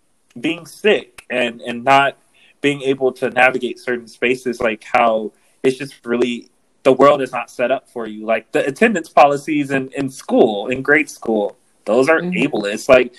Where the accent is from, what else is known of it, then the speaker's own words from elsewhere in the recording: California, United States; also born or lived in Connecticut / Florida; so I grew up in the Black church, and so I lived in, like, the South. Like, I grew up in California, in Connecticut, in Florida.